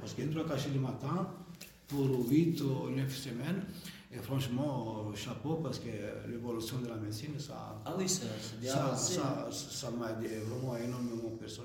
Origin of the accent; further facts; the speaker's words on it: Italy; voilà, je suis italien, j'ai 50 ans